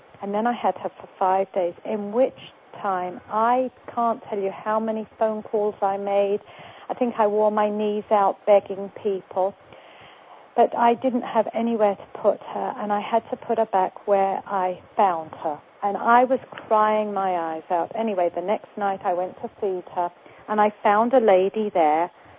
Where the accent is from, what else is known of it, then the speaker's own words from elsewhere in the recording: England, United Kingdom; now in United States; when I came from England, I couldn't believe how wicked you Americans were keeping animals in crates.